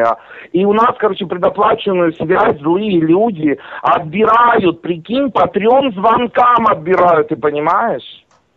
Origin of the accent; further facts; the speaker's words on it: Uzbekistan; Потому что я сам в Узбекистане родился, я знаю. В моем родном городе нема газа